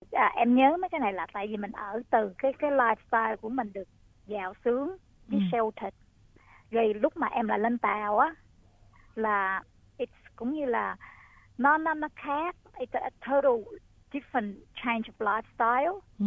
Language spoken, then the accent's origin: Vietnamese; Bac Lieu, Vietnam; moved away; Em là người Bạc Liêu.